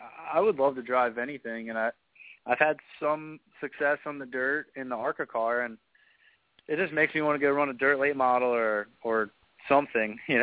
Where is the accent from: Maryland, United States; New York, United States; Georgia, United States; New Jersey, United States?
Maryland, United States; Baltimore; moved away as an adult; now in Charlotte, United States; Yeah, I was born and raised in Baltimore, and I actually relocated to Charlotte about 5 years ago to pursue racing.